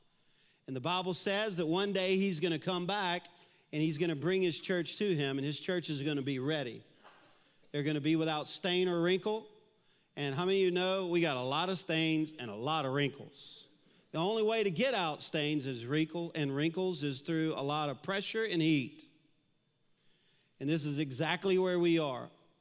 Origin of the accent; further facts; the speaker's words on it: Baton Rouge, Louisiana, United States; it started in my hometown, Baton Rouge. I lived in Baton Rouge.